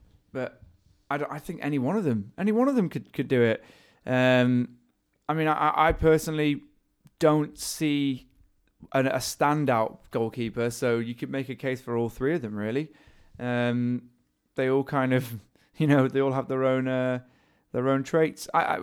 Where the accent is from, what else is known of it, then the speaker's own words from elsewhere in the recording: Wales, United Kingdom; as a Welshman looking in on this, I'm looking at it from a, you know, looking in rather than being in it